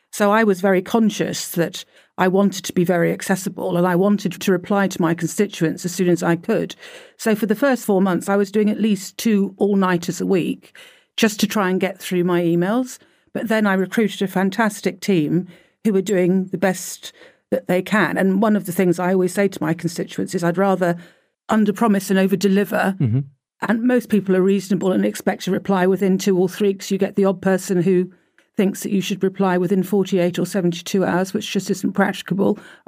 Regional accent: Wellington, South West England, United Kingdom; also born or lived in Bradford-on-Tone; Yeah, and I'm lucky because I was brought up in Wellington, which is pretty close to the Devon border, and then in Bradford-on-Tone.

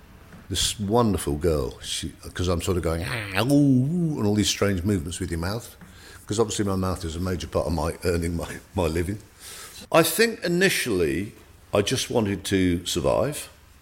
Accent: United Kingdom; I'm very British

